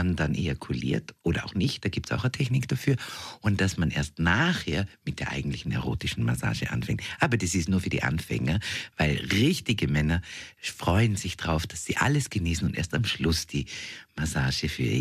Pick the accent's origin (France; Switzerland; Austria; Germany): Austria; Vorarlberg; was ich als Vorarlbergerin jetzt nicht so wahnsinnig erotisch finde